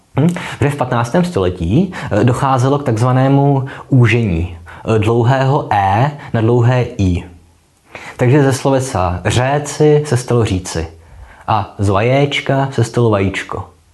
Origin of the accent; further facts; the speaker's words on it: Litomyšl, Pardubice Region, Czechia; Ale to je proto, že jsem vyrůstal v Litomyšli, kde se tohle hodně říká.